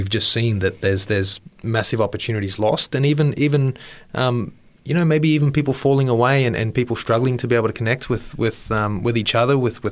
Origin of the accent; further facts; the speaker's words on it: Bundaberg, Queensland, Australia; Yeah, so I grew up in Queensland in not a little country town. I live in a little country town now in South Australia of 4,000 people.